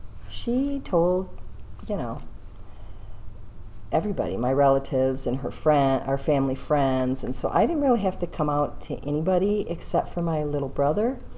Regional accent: Birmingham, Michigan, United States; until my mom remarried, and then we moved out to Birmingham. So I was raised basically in Birmingham.

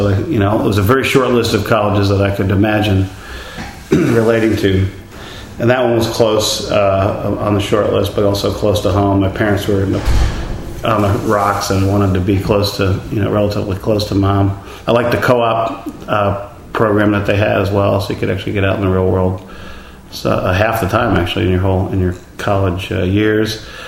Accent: Albany, New York, United States; born there; I was born in Albany, New York, and that's where my... Both my parents come from that area.

